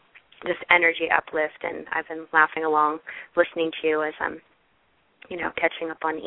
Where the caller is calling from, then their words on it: Massachusetts, United States; I'm from Massachusetts.